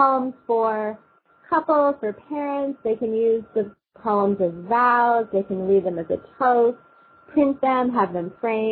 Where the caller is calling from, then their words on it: Chicago, Illinois, United States; I'm actually calling from Chicago via the internet.